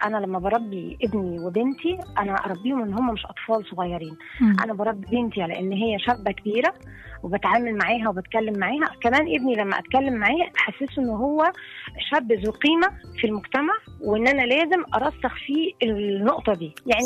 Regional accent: Egypt; احببه ان انا مصري

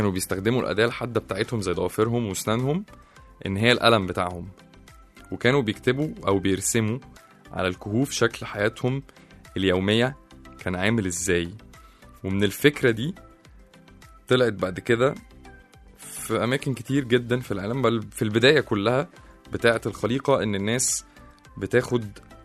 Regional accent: Egypt; وإحنا كمصريين عملنا طفرة كبيرة قوي في مجال القلم والورقة ده

